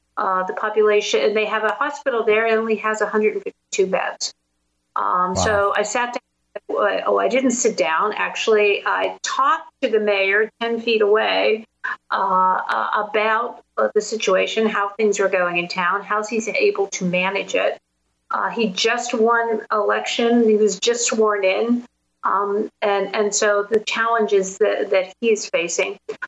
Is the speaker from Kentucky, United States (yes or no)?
no; Pittsburgh, Pennsylvania, United States; So I started my journey in my hometown of Pittsburgh, where I live.